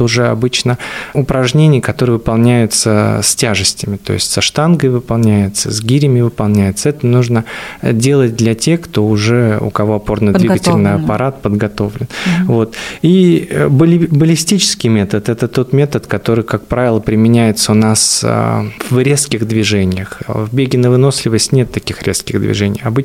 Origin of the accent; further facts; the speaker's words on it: Buryatia, Russia; но вот я вообще из Бурятии, то получается у нас вообще очень холмистая местность была